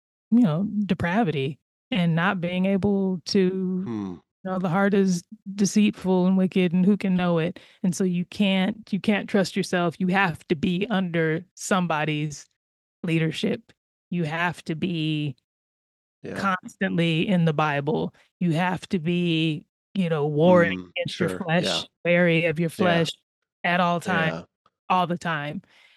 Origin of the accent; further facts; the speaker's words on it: Riverside, California, United States; So I grew up in Riverside, California, was part of a small Pentecostal charismatic church.